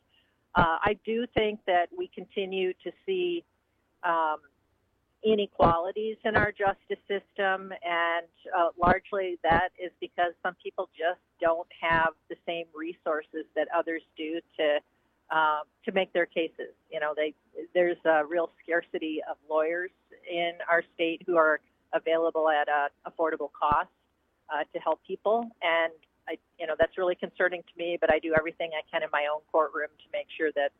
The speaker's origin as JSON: {"language": "English", "town": "Chippewa Falls", "region": "Wisconsin", "country": "United States", "tie": "born or raised there", "said": "when I was a kid growing up in Chippewa Falls, I just never could have imagined"}